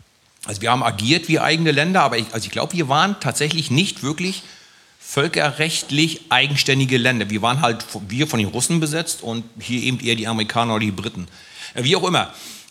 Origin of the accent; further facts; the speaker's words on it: Mecklenburg-Vorpommern, Germany; now in Berlin, Germany; Also wir in Berlin geblieben. Jedenfalls, ja, komme ich von da oben aus Mecklenburg. Und das war direkt in Sichtweite der ehemaligen innerdeutschen Grenze.